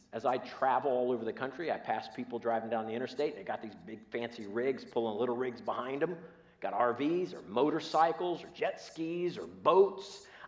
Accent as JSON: {"language": "English", "town": "Columbus", "region": "Ohio", "country": "United States", "tie": "born or raised there", "said": "I grew up in Columbus. I am a Buckeye fan."}